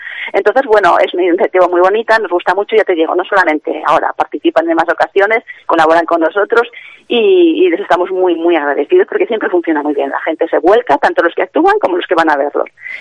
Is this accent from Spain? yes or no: yes; Zaragoza, Aragon, Spain; yo soy de Zaragoza, ya conocía a la Cáritas que trabajaba allí en mi parroquia